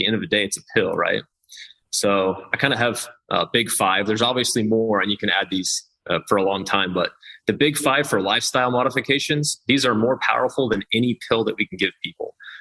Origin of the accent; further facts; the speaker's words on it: Kansas, United States; Yeah. So my background is, you know, I'm from Kansas. I wanted to be a doctor since I'm a little kid.